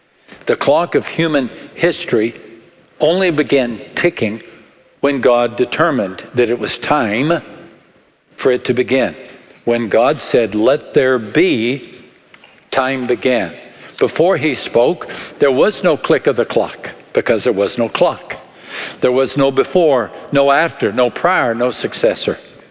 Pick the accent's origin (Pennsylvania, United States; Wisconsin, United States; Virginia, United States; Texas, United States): Texas, United States; accent: West Texas; My West Texas accent has a hard time with that word.